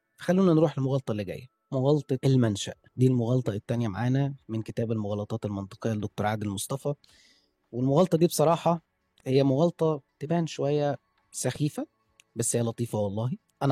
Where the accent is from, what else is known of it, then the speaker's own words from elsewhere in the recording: Egypt; ده سبب لينا إحنا كمصريين ولكن هو مش سبب واقعي